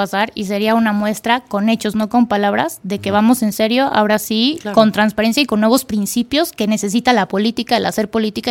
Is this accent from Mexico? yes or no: yes; Mexico; como mexicanas y mexicanos debemos de erradicar esas prácticas de la política.